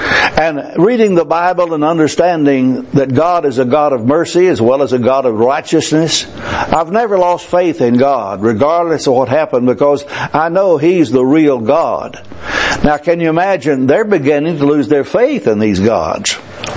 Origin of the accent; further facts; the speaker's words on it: Gladewater, Texas, United States; When I grew up in Gladewater, Texas, every year there would be a lot of crickets, and the crickets would be by the thousands.